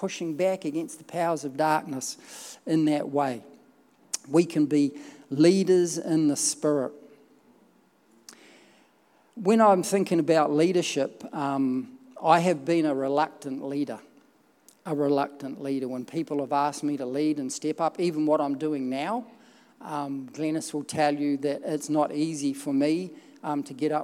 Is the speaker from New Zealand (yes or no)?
yes; New Zealand; I was brought up in the Rob Muldoon era. Maybe you don't know who he is, but he was the Prime Minister of New Zealand.